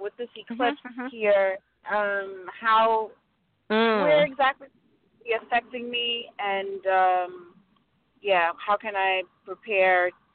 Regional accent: Bronx, New York, United States; born there; I was born in the Bronx, New York. My birthday is May 17th, 1975.

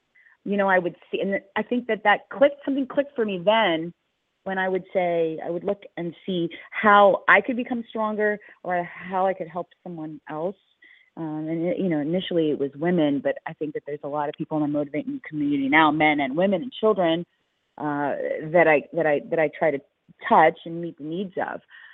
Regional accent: Louisiana, United States; I grew up in the South, so small town and, yeah, Louisiana.

